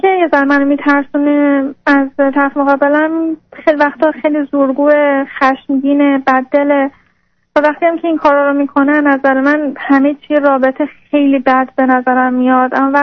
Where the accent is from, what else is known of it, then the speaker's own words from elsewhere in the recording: Iran; moved away as an adult; الان هر دومون بیرون از ایرانیم و اون کار میکنه. من یه دو سال و نیمه اومدم